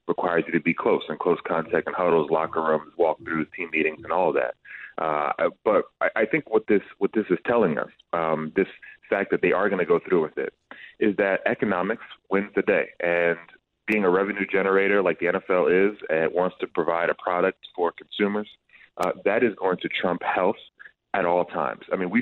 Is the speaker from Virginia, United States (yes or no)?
no; New Jersey, United States; I'm from Jersey, St. Joe's Metuchen.